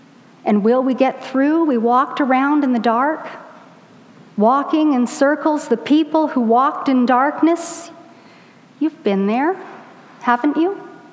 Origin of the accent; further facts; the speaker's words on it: Edmonton, Alberta, Canada; I grew up in Edmonton, where at this time of the year, the sun doesn't rise until almost 9 a.m. and it sets at 4 p.m.